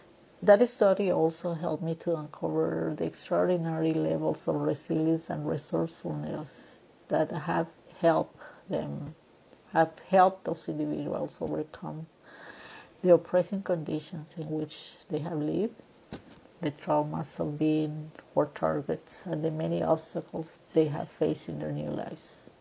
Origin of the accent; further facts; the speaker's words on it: Guatemala; also born or lived in Central America; I am originally from Guatemala, and I am familiar with the living circumstances that refugees leave behind in their home countries. As an immigrant myself, a Guatemalteca and an indigenous person